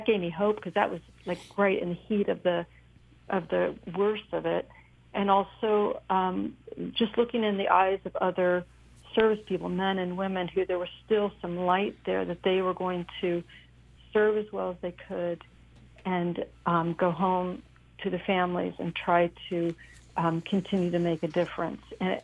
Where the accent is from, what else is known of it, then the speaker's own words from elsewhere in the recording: Cincinnati, Ohio, United States; now in New York, United States; I grew up in Cincinnati, but, you know, I've been in New York a long time.